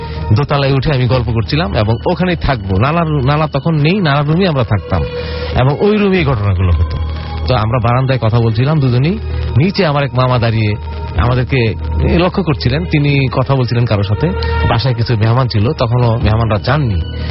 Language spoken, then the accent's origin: Bangla; Dhaka, Dhaka Division, Bangladesh; আমি ঢাকা উত্তর বাটা থেকে এসেছি।